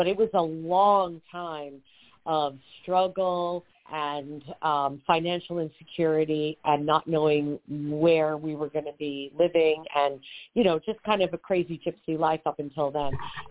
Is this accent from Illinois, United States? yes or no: no; Long Island, New York, United States; I grew up on Long Island in New York. So it was really, really rough those early years.